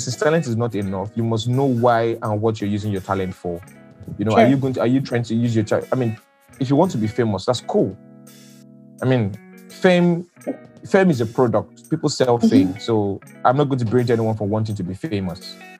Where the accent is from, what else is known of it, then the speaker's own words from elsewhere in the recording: Nigeria; I'm Nigerian, so I love stupid comedy.